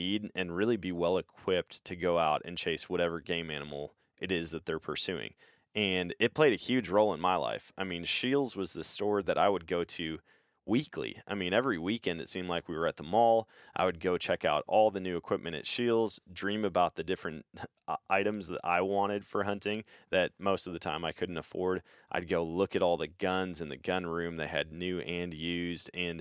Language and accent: English; Eau Claire, Wisconsin, United States; That's where I grew up. I grew up in Eau Claire.